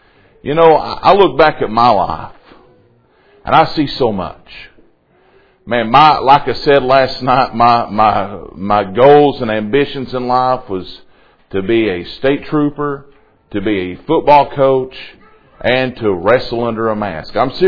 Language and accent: English; Somerset, Kentucky, United States; I can remember growing up in Somerset, Kentucky.